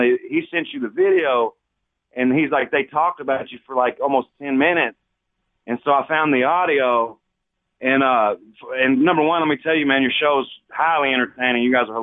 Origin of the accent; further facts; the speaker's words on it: Louisville, Kentucky, United States; now in Nicholasville, United States; I live in Nicholasville, Kentucky. I'm from Louisville originally.